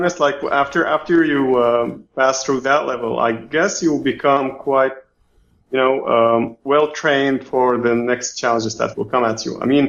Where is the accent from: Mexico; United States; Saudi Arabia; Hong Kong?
Saudi Arabia; because I grew up in Saudi Arabia, we had what was called like the MSX system. It was very popular there.